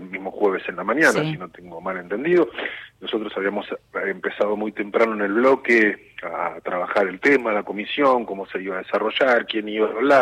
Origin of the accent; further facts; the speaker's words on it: La Pampa, Argentina; de parte de quienes somos de La Pampa en contra de alguna otra provincia